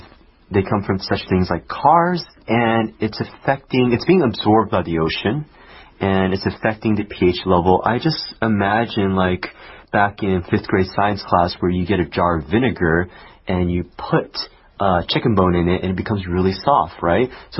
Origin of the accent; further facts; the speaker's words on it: California, United States; It's conducted along California's rocky coastline. I'm from California.